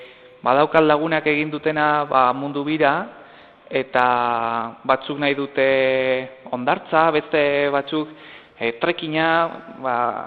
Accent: Zumarraga, Basque Country, Spain; Eta ni Zumarragakoa naiz

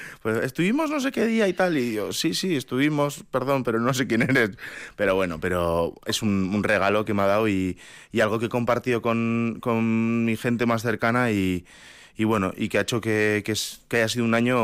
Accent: Vitoria-Gasteiz, Basque Country, Spain; Soy muy de la ciudad, soy muy de Gasteiz y...

